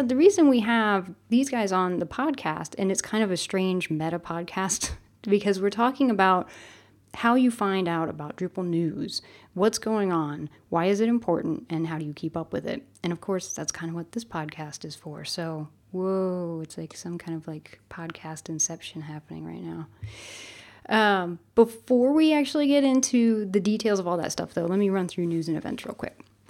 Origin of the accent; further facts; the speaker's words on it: Copenhagen, Capital Region of Denmark, Denmark; here in my hometown of Copenhagen, Denmark.